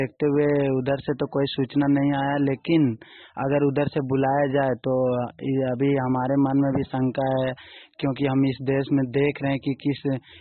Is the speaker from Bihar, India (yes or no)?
no; Vishnugarh, Jharkhand, India; मैं विष्णुगढ़ प्रखंड से हूं